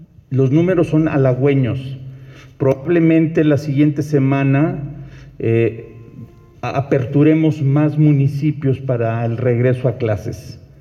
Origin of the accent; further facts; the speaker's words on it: Hidalgo, Mexico; porque finalmente todos somos hidalguenses